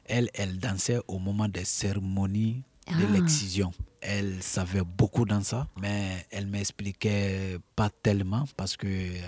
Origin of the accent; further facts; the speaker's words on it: Yomou, Nzérékoré Region, Guinea; born there; Je suis né à Yomou et ma maman est Guerzé, elle est de Yomou. Précisément Gbagné.